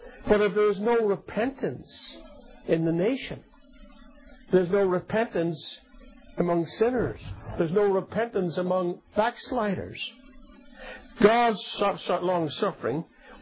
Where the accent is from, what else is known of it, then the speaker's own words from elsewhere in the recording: Ireland; I remember growing up in Ireland